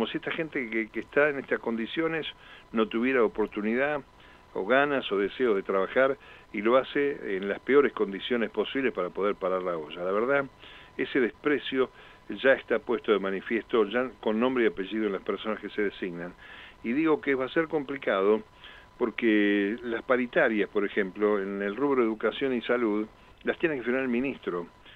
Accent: Rosario de Lerma, Salta, Argentina; tiene que ver con un señor de mi pueblo, de Rosario de Lerma

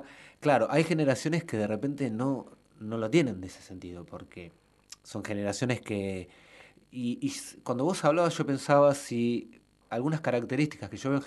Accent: Lanús, Buenos Aires Province, Argentina; A ver, yo soy acá de Lanús, del conurbano

